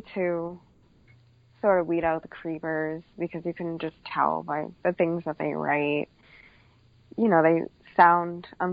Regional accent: Boston, Massachusetts, United States; born or raised there

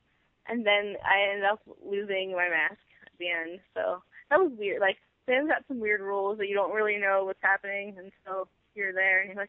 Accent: United States; I'm an American, so, like, I still have my face.

